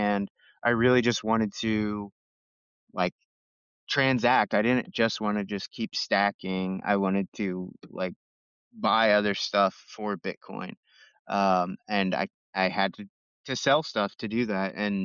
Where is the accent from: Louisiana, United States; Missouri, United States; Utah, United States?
Missouri, United States; St. Louis; I'm from St. Louis originally.